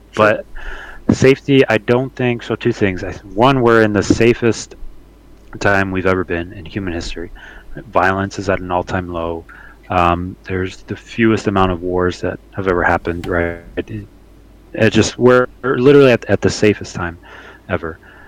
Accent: Mexico; Canada, U.S., and then I'm from Mexico.

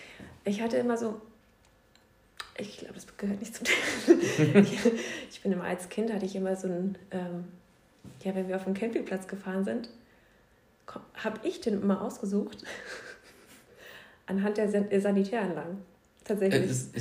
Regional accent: Berlin, Germany; Aber auf jeden Fall sind es Erinnerungen an Berlin, Also mein Geburtsort und der Ort, die Stadt, in der ich aufgewachsen bin.

